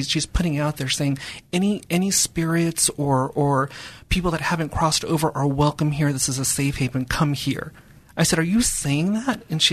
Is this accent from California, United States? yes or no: yes; Palmdale, California, United States; I grew up in Palmdale as a little kid.